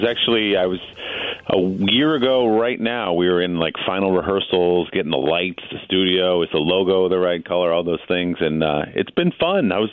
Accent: Evanston, Illinois, United States; born there; because I was born in Evanston and I know a lot of people in Chicago.

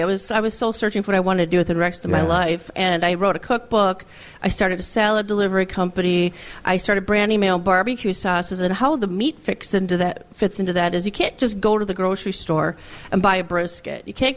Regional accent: Alexandria, Minnesota, United States; I grew up by Alexandria. And so I went to school in Glenwood for a number of years. A lot of people might know Lake Minnewaska area. And then Elbow Lake, Minnesota is where I graduated from.

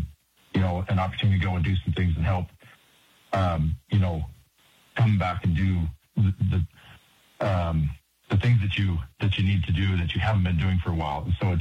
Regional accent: Fairview, Montana, United States; I grew up in Fairview.

